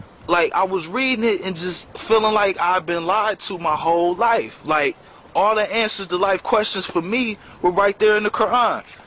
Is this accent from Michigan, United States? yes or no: yes; Detroit, Michigan, United States; growing up in Detroit on the west side